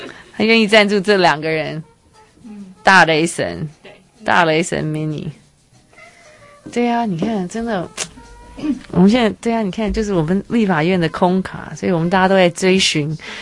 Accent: Taiwan; 这就是我们台湾人的小确幸。

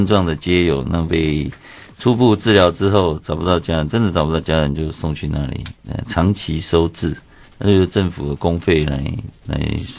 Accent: Hualien, Hualien County, Taiwan; 嗯，我的故乡

